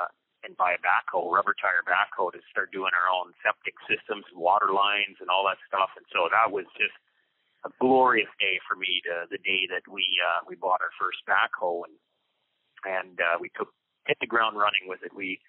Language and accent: English; Claresholm, Alberta, Canada; So, basically I grew up in a little town called Clairsome, Alberta, born and raised there.